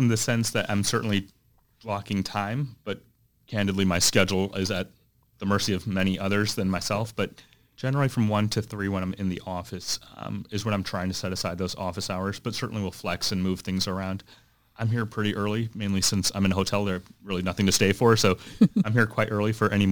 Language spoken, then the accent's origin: English; St. Louis, Missouri, United States; I did. I grew up in St. Louis, Missouri. So born and raised in St. Louis.